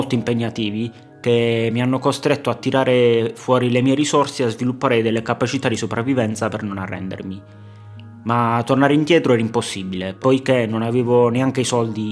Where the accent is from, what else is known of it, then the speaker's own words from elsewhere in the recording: Foggia, Apulia, Italy; also born or lived in London; Essendo io nato e cresciuto a Foggia, in un luogo culturalmente molto chiuso verso la diversità